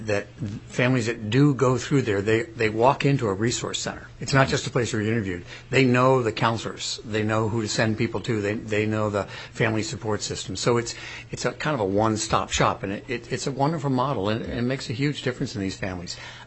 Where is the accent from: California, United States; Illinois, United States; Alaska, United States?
Alaska, United States; Fairbanks; I'm a psychologist from Fairbanks.